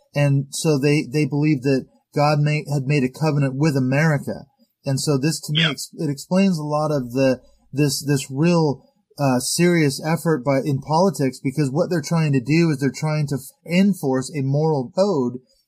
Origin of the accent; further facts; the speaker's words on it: Canada; one thing I would be curious to find out as a Canadian